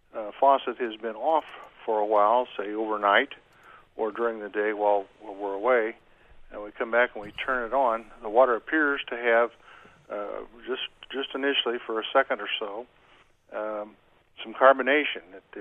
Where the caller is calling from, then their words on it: Pine Village, Indiana, United States; even though I'm calling from Pine Village, I live in West Lafayette and have city water